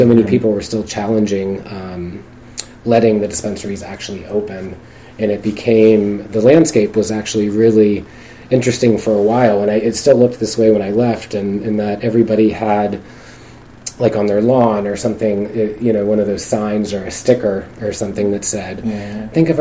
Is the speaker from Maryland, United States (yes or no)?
yes; Maryland, United States; born there; also born or lived in Massachusetts; now in Portland, United States; Yeah, absolutely. I'm an East Coaster originally. I was born in Maryland, and I was actually living in Massachusetts right before I moved to Portland